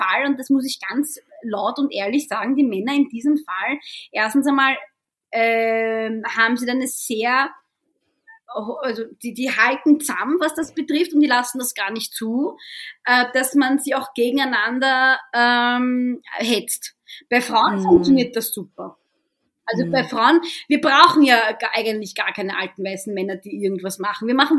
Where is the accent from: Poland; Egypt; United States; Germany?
Egypt; Und ich komme zum Beispiel aus Ägypten ursprünglich